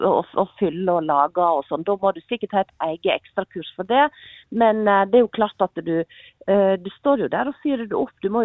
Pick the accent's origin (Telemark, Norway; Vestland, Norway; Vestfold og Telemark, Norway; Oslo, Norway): Vestland, Norway; Leikanger; sånn som på Leikanger der jeg er ifra.